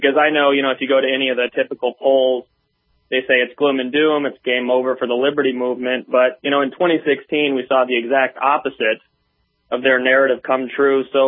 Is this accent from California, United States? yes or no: no; Minnesota, United States; I've even seen it firsthand in my home state of Minnesota, which unfortunately is a pretty liberal place if you're in the metro.